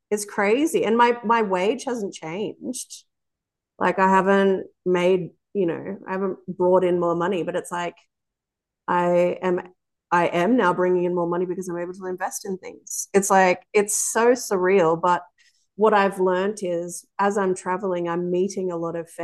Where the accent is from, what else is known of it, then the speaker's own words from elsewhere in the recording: New South Wales, Australia; to be honest, I come from the Northern Rivers in Australia, and I was struggling on my wage living in a home